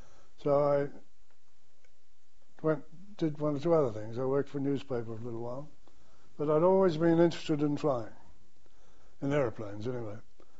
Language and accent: English; Cambridge, Waikato, New Zealand; born there; Yes, I was born in New Zealand, in a little place called Cambridge.